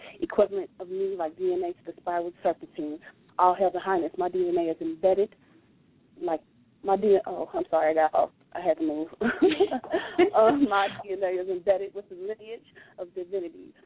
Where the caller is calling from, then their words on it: Ohio, United States; Hello, this is … I'm calling from Ohio.